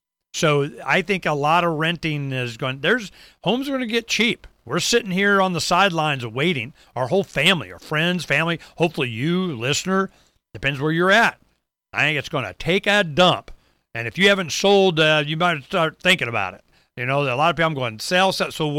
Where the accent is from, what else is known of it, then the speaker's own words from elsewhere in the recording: Florida, United States; now in Arizona, United States; Now, even Florida. I'm from Florida. And I tell you, there are more boats here in Arizona because it's hot.